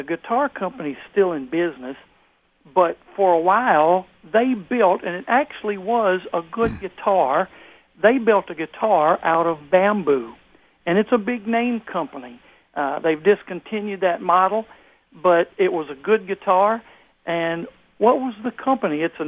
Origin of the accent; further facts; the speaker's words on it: West Monroe, Louisiana, United States; I'm from West Monroe.